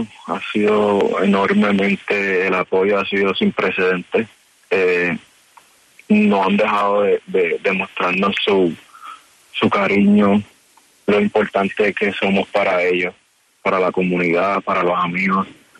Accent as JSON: {"language": "Spanish", "town": "Vega Baja", "country": "Puerto Rico", "said": "yo soy de Puerto Rico, de Vega Baja, Puerto Rico."}